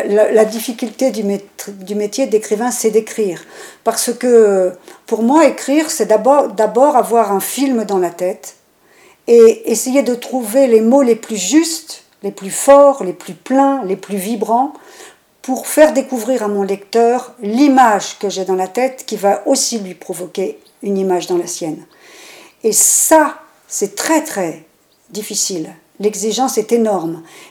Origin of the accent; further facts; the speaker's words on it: Normandy, France; now in Albi, France; Je suis née en Normandie, en Haute-Normandie, au ras des falaises. Et donc, mon enfance a été vraiment tournée vers la mer. Et puis, depuis 2006, j'habite à Albi et je suis ravie de vivre maintenant dans cette Occitanie